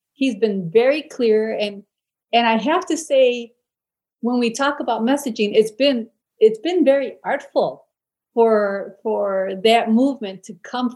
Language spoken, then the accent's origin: English; United States; Yes, as an American, I am deeply troubled by the events.